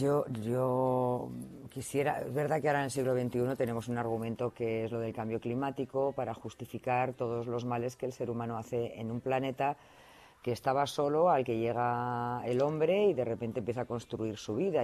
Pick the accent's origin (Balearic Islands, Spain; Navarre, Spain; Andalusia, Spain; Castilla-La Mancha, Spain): Navarre, Spain; Estella; Y en Estella, en Navarra, en mi pueblo, ha habido inundaciones hasta que tenían que navegar con barcas.